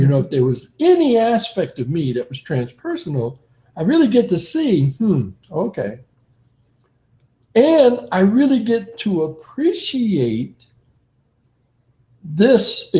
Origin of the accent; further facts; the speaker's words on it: New York City, New York, United States; also born or lived in Harlem / Bronx / Brooklyn / Staten Island; growing up in the 40s and 50s, you know, being a black kid growing up in New York City, whether it was in Harlem with my grandparents or the Bronx, Brooklyn, you know, Staten Island I lived on for a while, Queens.